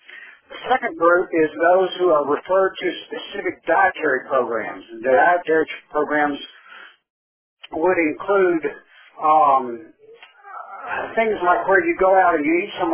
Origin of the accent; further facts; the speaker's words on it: Tennessee, United States; accent: southern; And I happen to know the statistic for Tennessee since I'm from Tennessee.